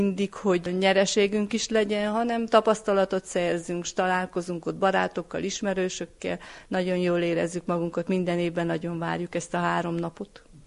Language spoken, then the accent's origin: Hungarian; Firtănuș, Harghita, Romania; Itt születtünk, máshol sem jobb. Nem is gondolkoztunk ezen soha, hogy elmennénk valahova.